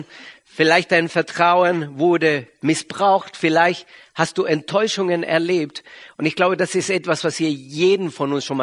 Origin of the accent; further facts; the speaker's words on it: Argentina; German is a second language; now in Germany; Wir kommen ursprünglich aus Argentinien, also wundert euch nicht über meinen Akzent. Wir sind aber schon sehr, sehr lange in Deutschland.